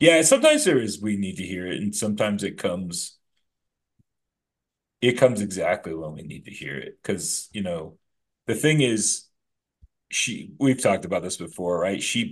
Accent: England, United Kingdom; we are English, flying by the seat of our pants.

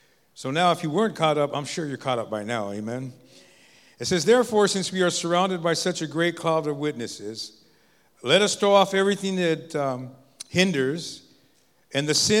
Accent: Los Angeles, California, United States; also born or lived in Vancouver; So I was born and raised in Los Angeles, so that's why, I guess.

